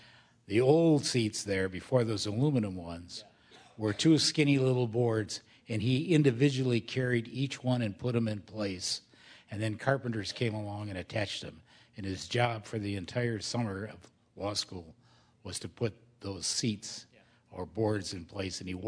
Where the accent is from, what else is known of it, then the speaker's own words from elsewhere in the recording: Green Bay, Wisconsin, United States; I'm from Green Bay. It's a long way.